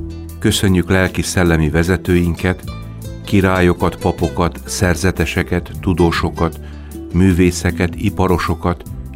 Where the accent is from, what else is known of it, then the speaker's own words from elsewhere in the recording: Hungary; hogyha felmerül az, hogy magyarok vagyunk, akkor azonnal egy negatív gondolat jelenik meg